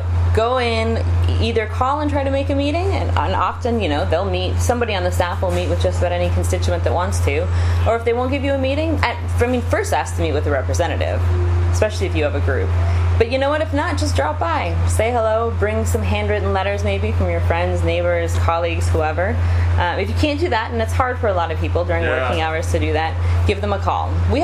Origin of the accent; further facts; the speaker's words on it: Washington, United States; And so, you know, my home state, Washington, Boeing thinks that they'll see a boon.